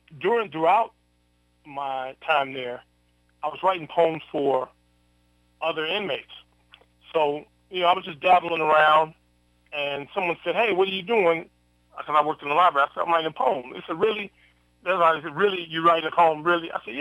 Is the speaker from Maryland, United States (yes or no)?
no; Chicago, Illinois, United States; I grew up in Chicago, born, raised, lived in Chicago, Southside. Those are where my roots from. I love the Windy City.